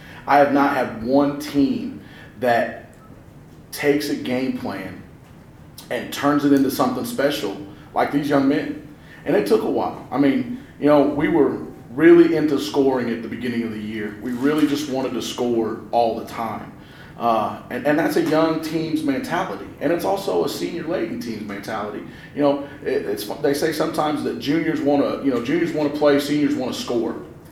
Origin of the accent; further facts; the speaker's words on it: Evansville, Indiana, United States; my home is Evansville, Bossy. And they can say I'm from Marion all they want, but my home's at Evansville, Bossy.